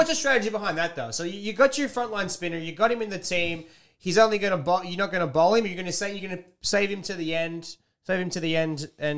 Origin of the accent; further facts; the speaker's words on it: Australia; it's as an Australian, you always hope that they put together big partnerships